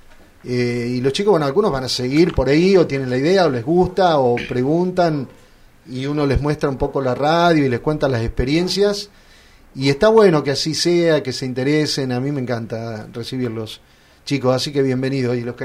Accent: Olavarría, Buenos Aires Province, Argentina; born there; now in Las Flores, Argentina; Yo soy nacido en Olavarría, pero mis raíces estuvieron acá

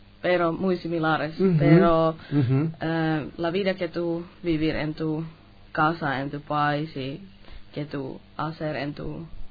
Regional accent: Finland; Spanish is a second language; Soy de Finlandia, norte de Europa.

